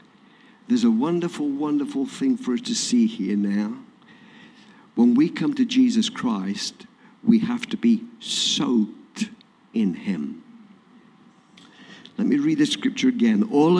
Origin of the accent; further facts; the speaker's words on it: England, United Kingdom; Anyway, that's just because I'm English.